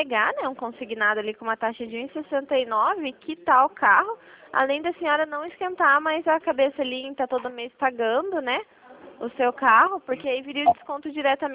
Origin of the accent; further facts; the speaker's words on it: Paraná, Brazil; sou do Paraná.